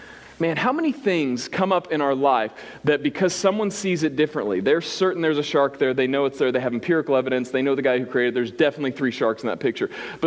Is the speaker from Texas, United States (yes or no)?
no; Springfield, Missouri, United States; because I'm from Spring, Vegas, Springfield, Missouri.